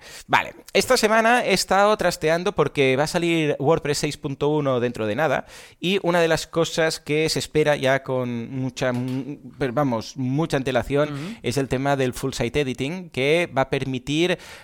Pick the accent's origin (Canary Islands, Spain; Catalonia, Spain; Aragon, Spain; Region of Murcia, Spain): Catalonia, Spain; Y somos catalanes, un poco ratas, ¿no?